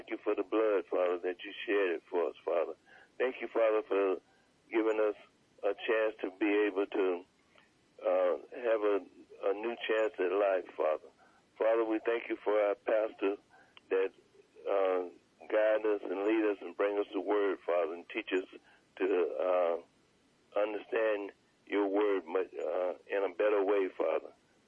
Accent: Highland, California, United States; I'm from Highland, California.

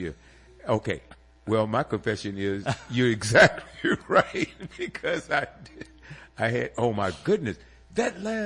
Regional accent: Boston, Massachusetts, United States; accent: Boston; My Boston accent.

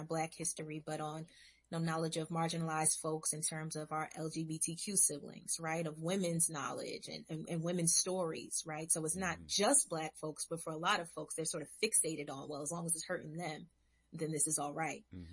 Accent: Brooklyn, New York, United States; So I'm a very proud Brooklynite, right? Most people who know me know very quickly that I was born and raised in Brooklyn.

